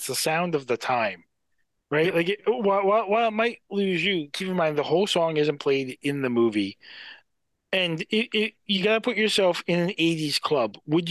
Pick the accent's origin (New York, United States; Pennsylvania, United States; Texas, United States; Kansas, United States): New York, United States; And I'll tell you, as a kid from New York, what I imagined.